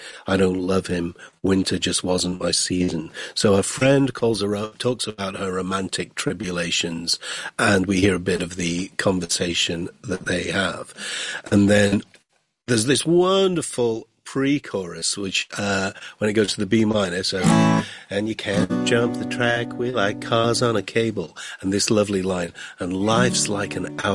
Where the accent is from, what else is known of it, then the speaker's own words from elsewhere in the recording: United Kingdom; now in United States; as a Brit living in America